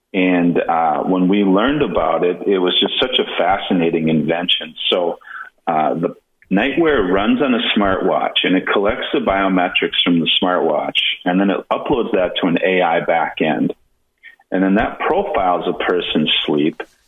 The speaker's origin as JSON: {"language": "English", "region": "Minnesota", "country": "United States", "tie": "born or raised there", "said": "Well, I grew up in Minnesota, and I'm a proud Minnesotan."}